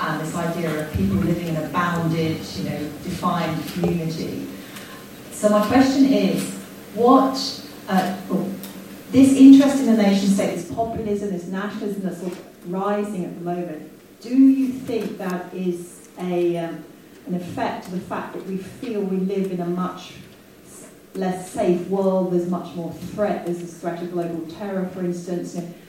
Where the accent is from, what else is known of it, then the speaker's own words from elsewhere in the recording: Hamburg, Germany; English is a second language; I come from Hamburg.